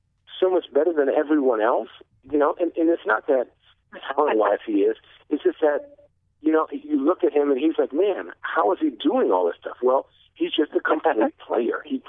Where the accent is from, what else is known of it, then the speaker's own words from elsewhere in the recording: Phoenix, Arizona, United States; I love playing for the Suns, and you know, how much basketball means to me to be able to play in my hometown.